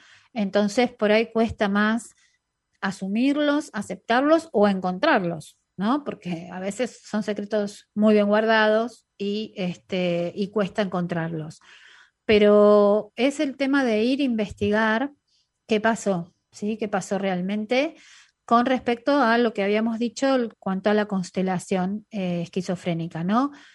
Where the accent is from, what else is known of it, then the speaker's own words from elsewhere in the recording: Quito, Pichincha, Ecuador; Buenas noches, soy de Quito, Ecuador